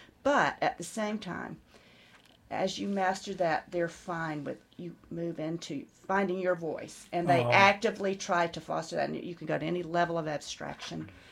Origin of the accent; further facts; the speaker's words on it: Alabama, United States; I am from the Deep South, from Alabama, and their work just blew me away because they both are very much about that place.